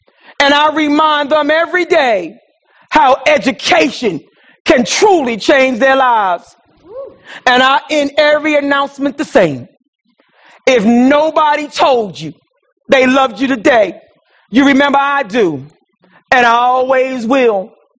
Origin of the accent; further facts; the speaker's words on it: Philadelphia, Pennsylvania, United States; I grew up poor in North Philadelphia too.